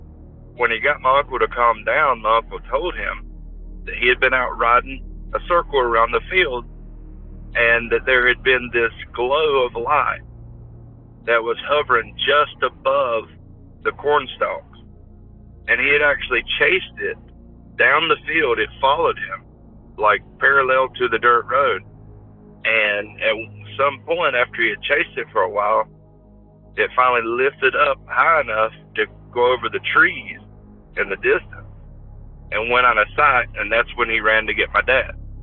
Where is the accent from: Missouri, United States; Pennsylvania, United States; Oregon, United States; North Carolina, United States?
North Carolina, United States; I'm from Sampson County, North Carolina.